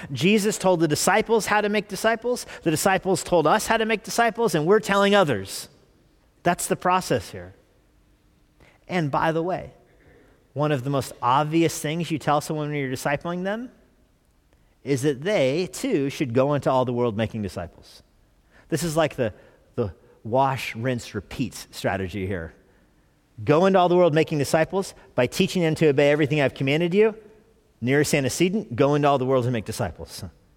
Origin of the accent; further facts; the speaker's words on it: Albuquerque, New Mexico, United States; I was born in the United States, you know, grew up in Albuquerque, but I didn't grow up going to church.